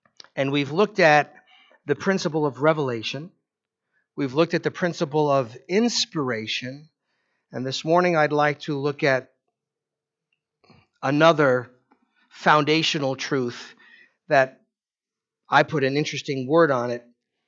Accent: New York, United States; accent: Long Island; every once in a while, my Long Island accent pops up, and you can hear it, and it gives me away.

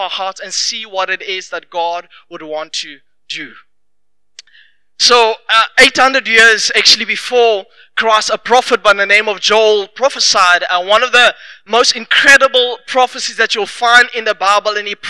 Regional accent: Welkom, Free State, South Africa; So I am from Welkom.

